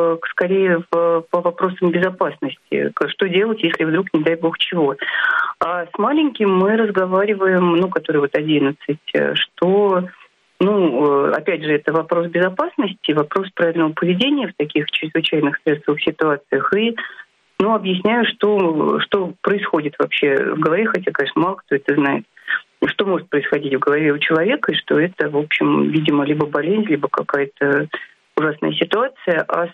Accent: Moscow, Russia; Здравствуйте … я из Москвы.

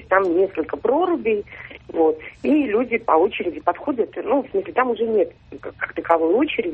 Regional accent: Tyumen, Tyumen Oblast, Russia; я из Тюмени.

